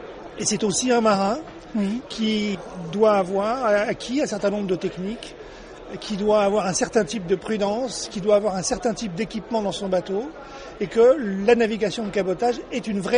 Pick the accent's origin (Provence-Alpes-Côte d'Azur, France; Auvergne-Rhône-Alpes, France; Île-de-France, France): Provence-Alpes-Côte d'Azur, France; Toulon; born there; now in Sète, France; Moi, je suis né à Toulon. J'habite Sète. C'est mon bassin de navigation habituel.